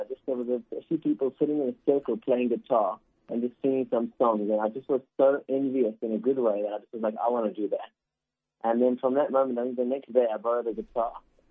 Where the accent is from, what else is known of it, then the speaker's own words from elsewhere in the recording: South Africa; born there; first language Spanish; English is a second language; I actually learned the language Spanish before English, even though I was born in South Africa, from what I understand from my parents. They're Argentinian, my parents.